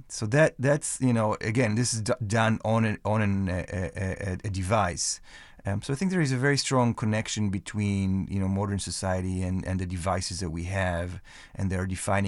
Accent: Israel; English is a second language; now in Lawrence, United States; You know, I grew up in Israel and, I went to the same school, same class, same teacher for most of my school.

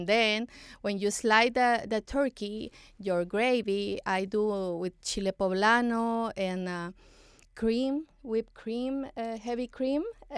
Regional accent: Honduras; I'm from Honduras, Central America

